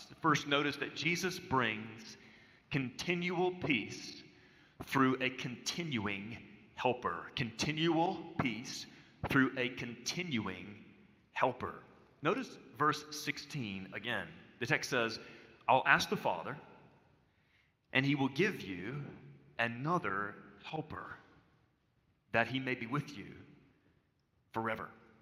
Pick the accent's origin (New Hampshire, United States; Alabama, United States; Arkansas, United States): Alabama, United States; Mobile; I remember I grew up in Mobile, and my sister was an Azalea Trail maid, and she was awesome.